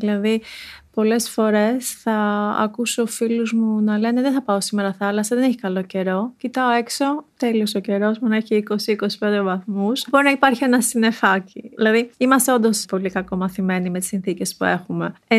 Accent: Greece; born there; Είμαι πολύ τυχερή επειδή γεννήθηκα στην Ελλάδα

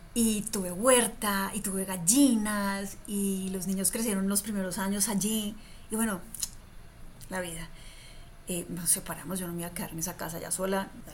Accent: Cali, Valle del Cauca, Colombia; Desde muy chiquita, yo crecí en una ciudad, pues yo crecí en Cali, pero con mucho acceso como a esa naturaleza que había en las afueras.

